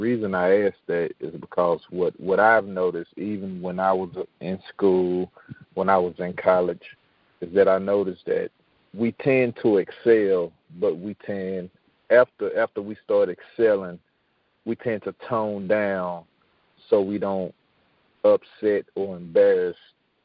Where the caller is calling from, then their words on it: Chattanooga, Tennessee, United States; I'm calling from Chattanooga.